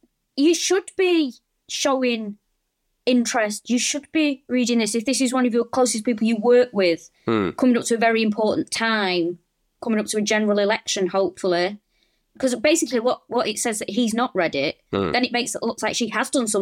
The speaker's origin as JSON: {"language": "English", "town": "Manchester", "region": "North West England", "country": "United Kingdom", "lives_now": "London, United Kingdom", "said": "I'm from Manchester. I'm from an area in North Manchester that, you know, isn't the best area. And yeah, there was a lot of crime, but I never felt scared. I lived in London for 5 years."}